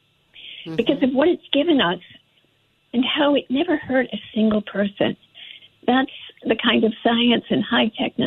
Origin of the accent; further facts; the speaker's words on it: Fresh Meadows, New York, United States; I grew up in Fresh Meadows.